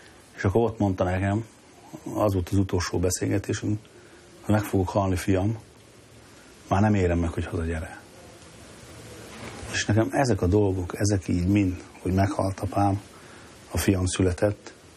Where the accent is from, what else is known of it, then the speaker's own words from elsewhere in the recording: Törökszentmiklós, Jász-Nagykun-Szolnok, Hungary; Büszke vagyok rá, cigány vagyok, annak születtem, úgy is éltem kint, meg úgy is fogok. A mi családunk egy elég nagy családot, Törökszent Miklóson, mondhatom azt, hogy én cigántelepen nőttem föl.